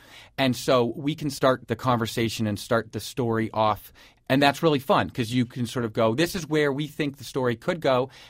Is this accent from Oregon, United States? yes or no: yes; Oregon, United States; I'm from Oregon, so I microbrew a very hoppy IPA.